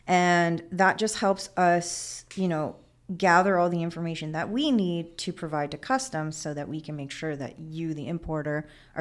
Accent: Los Angeles, California, United States; also born or lived in Florida, United States; I'm originally from Los Angeles and I decided, hey, I'm going to, you know, go to school out in California.

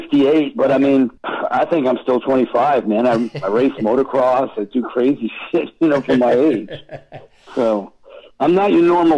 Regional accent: Long Island, New York, United States; You know, John and Chris come from Jersey. I'm from Long Island.

